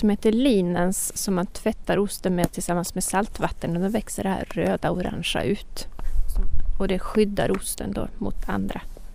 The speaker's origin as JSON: {"language": "Swedish", "region": "Norrland", "country": "Sweden", "tie": "born or raised there", "said": "Jag är uppväxt i Norrland, men min mors släkt är från Skåne. Så de ägde den fastigheten som jag nu bor på."}